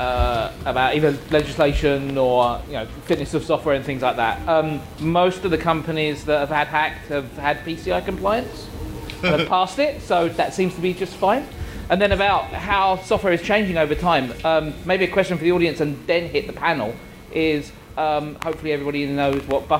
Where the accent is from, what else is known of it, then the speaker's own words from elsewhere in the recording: United Kingdom; I'm sorry, I'm British